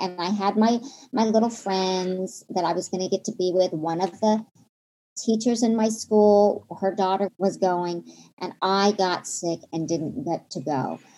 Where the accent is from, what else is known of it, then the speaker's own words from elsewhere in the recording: Oklahoma, United States; But now forgive me, listeners, but I'm from Oklahoma and we have actual, I am of Native American heritage. I'm almost 30% Choctaw.